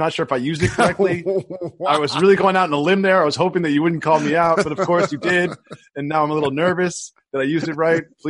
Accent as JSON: {"language": "English", "region": "Massachusetts", "country": "United States", "tie": "born or raised there", "said": "growing up in Massachusetts where I was, there was no such thing outside of BMX biking where cycling was competitive, like racing."}